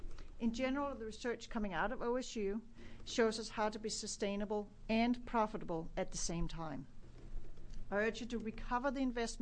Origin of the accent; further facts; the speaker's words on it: Amity, Oregon, United States; I am a farmer from Amity